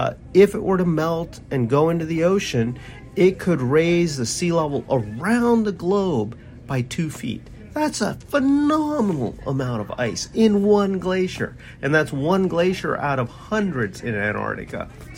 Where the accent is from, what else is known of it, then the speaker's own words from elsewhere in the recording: Pennsylvania, United States; It's bigger than my home state of Pennsylvania.